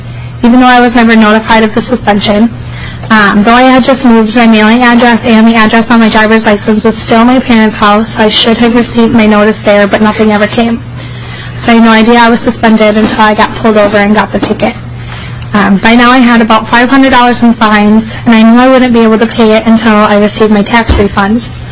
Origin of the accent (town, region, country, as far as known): Otsego, Minnesota, United States; born or raised there; now in Minneapolis, United States